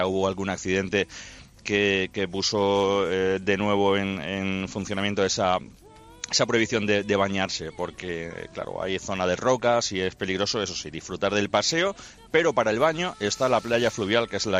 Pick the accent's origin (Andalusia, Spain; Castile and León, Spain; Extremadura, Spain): Extremadura, Spain; viene mucha gente de la zona de Extremadura, de mi tierra, de la campiña sur de Extremadura